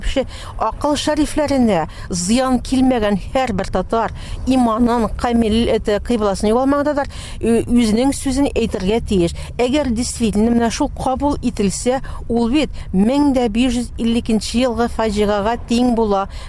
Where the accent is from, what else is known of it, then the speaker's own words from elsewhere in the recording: Yevshirma, Tatarstan, Russia; born there; also born or lived in Kazan / Astrakhan; язмышым тумышым буенча Чистай Татарстан, Чистай районы, Евшерма авылына Гаис Хакинның авылдашы. Физик яктан мин Евшермәдә тудым. Инде рухи яктан мин Казанда җитештем һәм инде милли хәрәкәт лидеры булып Астраханда җитештем.